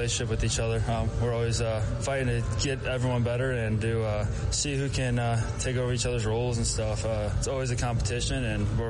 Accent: Ohio, United States; I followed the Tigers. Detroit wasn't too far from me.

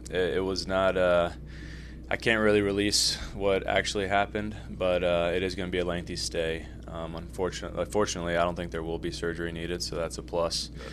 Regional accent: North Carolina, United States; also born or lived in Pennsylvania; Yeah, so I grew up in North Carolina. I was born in Pennsylvania. Went to college at the University of North Carolina.

